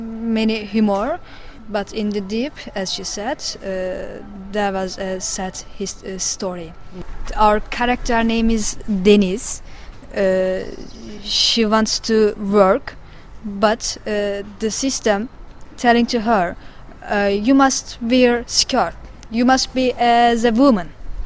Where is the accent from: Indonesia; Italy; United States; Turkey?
Turkey; English is a second language; I came from Turkey. I made a short film.